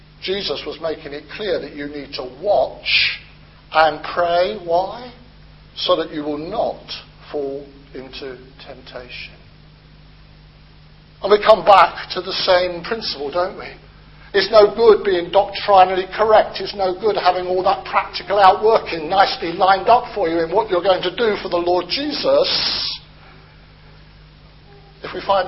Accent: United Kingdom; because we're terribly British

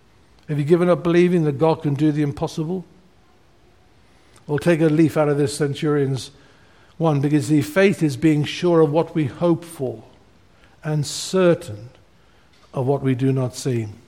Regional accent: DR Congo; My parents were missionaries in Congo, in Central Africa. I was born in Congo. I was born in a mud hut.

